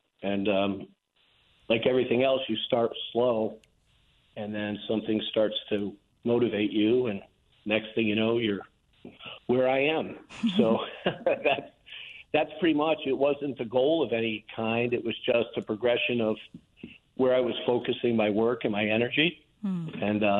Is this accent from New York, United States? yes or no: no; Bridgeport, Connecticut, United States; You know, when I grew up in Bridgeport, my father was a firefighter, actually.